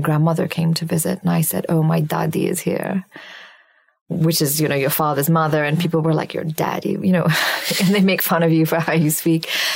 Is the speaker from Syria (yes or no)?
yes; Syria; when I was a child growing up in Syria